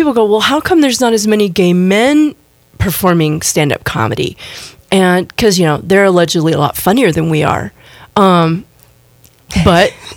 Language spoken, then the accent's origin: English; Houston, Texas, United States; Yeah, I grew up in Houston, which is it's like the hot, hateful, racially divided oil boom town.